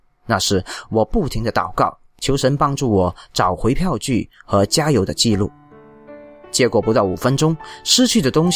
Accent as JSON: {"language": "Chinese", "region": "Northeast China", "country": "China", "said": "我是一名来自中国东北的工人"}